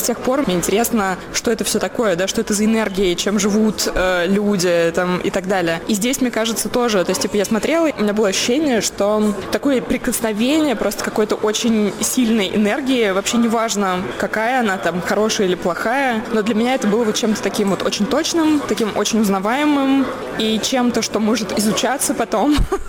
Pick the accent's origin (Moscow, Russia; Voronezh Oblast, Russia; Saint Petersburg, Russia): Moscow, Russia; Вот я росла в Москве в 90-е годы, заканчивала школу.